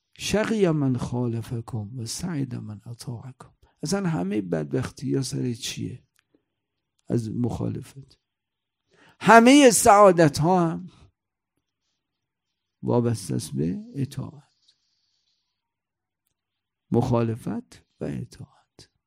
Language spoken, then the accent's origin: Persian; Iran; اینا متوجه شد من ایرانیم